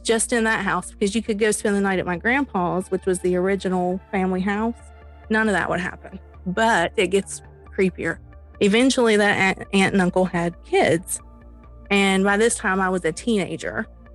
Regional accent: Kentucky, United States; born there; I was born in Eastern Kentucky. That's where all my family is.

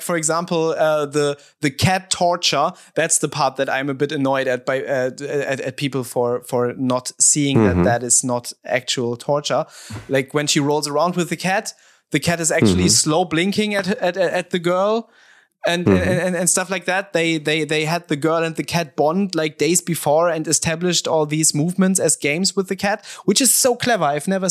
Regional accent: Germany; I'm from Germany.

